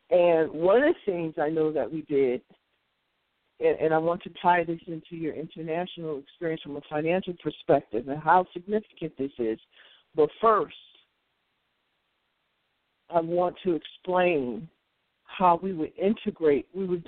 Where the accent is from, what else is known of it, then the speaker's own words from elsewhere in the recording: United States; growing up in America as a Muslim